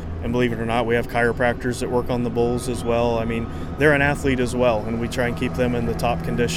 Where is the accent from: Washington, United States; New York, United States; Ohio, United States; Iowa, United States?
Ohio, United States; in my case, I'm from Ohio, so I had a 16-hour trip here